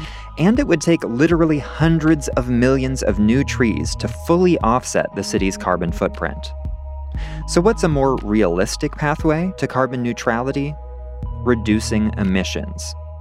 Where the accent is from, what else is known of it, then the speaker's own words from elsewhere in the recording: Santa Rosa, California, United States; I grew up in Santa Rosa, a small city north of San Francisco.